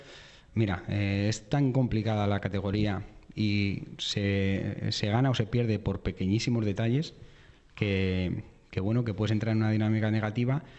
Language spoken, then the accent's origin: Spanish; Madrid, Community of Madrid, Spain; soy de Vallecas, de que soy rayista